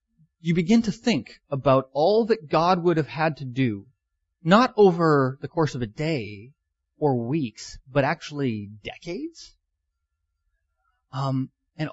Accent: British Columbia, Canada; So there's me, pastor in Tawasin, born and raised in BC.

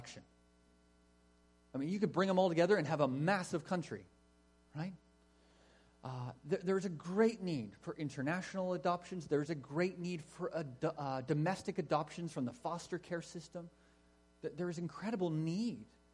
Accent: Canada; As an English-speaking, Caucasian, you know, Canadian Gentile, I don't belong in this family.

